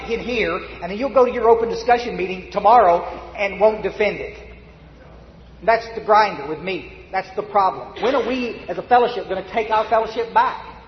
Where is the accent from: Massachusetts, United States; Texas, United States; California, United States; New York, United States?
Texas, United States; I mean, hell, I came all the way from Texas. And some of you will be glad I'm going back in a few hours.